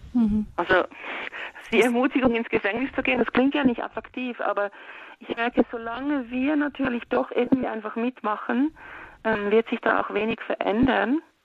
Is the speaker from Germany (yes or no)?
no; Switzerland; Und ich sehe bei uns in der Schweiz, dass ich glaube, solange Eltern so angepasst sind, wir Schweizer sind tendenziell sehr angepasste Leute